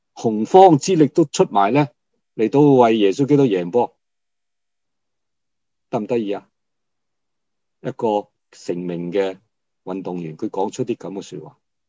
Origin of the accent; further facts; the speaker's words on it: Hong Kong; 细个喺香港嘅时候长大咧